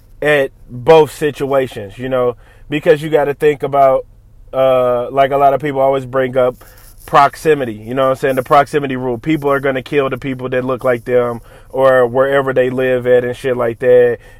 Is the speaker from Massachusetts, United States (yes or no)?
no; St. Louis, Missouri, United States; me being a young kid, man, growing up in St. Louis and shit like that, you know, growing up, my nigga, like, a lot of us don't make it out of the town.